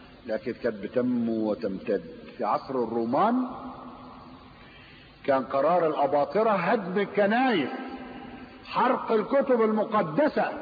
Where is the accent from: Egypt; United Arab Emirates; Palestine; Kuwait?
Egypt; كان في عندنا في مصر مشاكل كتير